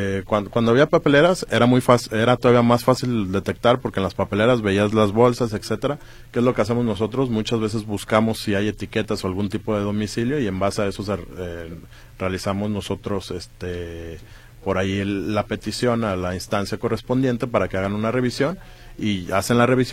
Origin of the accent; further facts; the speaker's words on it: Guadalajara, Jalisco, Mexico; es una cultura que nosotros como tapatíos tenemos